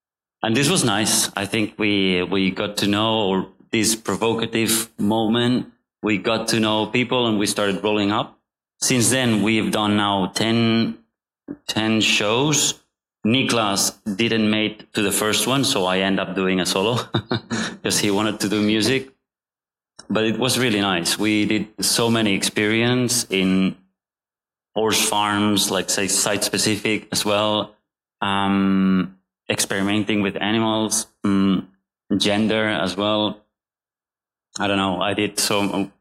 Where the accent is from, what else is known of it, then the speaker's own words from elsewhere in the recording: Spain; I'm from Spain